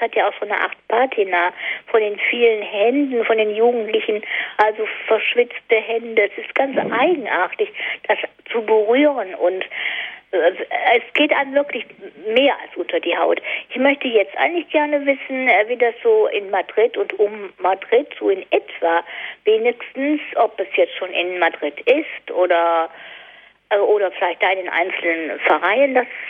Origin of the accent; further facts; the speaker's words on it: Düsseldorf, North Rhine-Westphalia, Germany; also ich bin Düsseldorferin